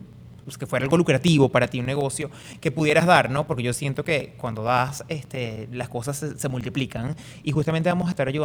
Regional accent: Caracas, Capital District, Venezuela; yo soy caraqueño, pero, pero mi familia está en Sarasa, parte de mi familia está en Guárico, en Sarasa.

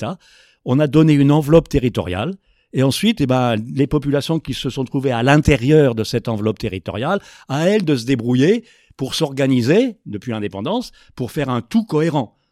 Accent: DR Congo; On dit, bah oui, on est Congolais ou on est Zaïrois à une époque. Bah, on est Congolais, on n'est pas comme les autres.

